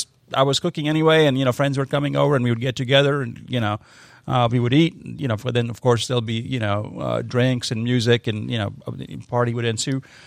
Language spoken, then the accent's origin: English; India; I grew up in India, which, you know, as many people know, has a huge bureaucracy